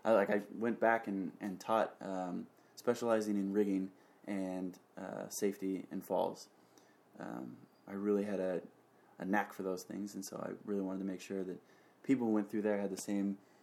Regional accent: Washington, United States; I was a stone's throw from where I grew up, and it was meant to be.

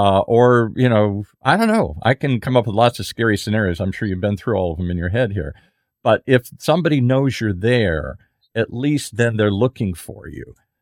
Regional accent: United States; It never occurred to me. I'm so American. It never even occurred to me.

